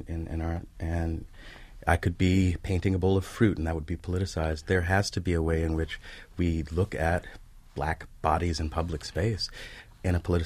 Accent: Los Angeles, California, United States; I was coming from South Central Los Angeles, not necessarily engaging with the social elite.

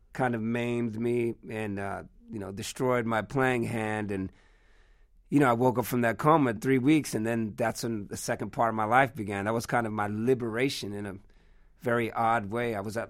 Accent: California, United States; growing up in the Bay Area and then, yeah, deciding to become a musician

